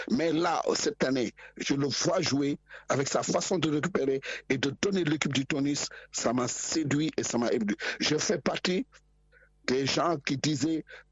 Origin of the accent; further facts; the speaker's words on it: Senegal; On est Sénégalais, oui, on va gagner cette coupe, on a envie.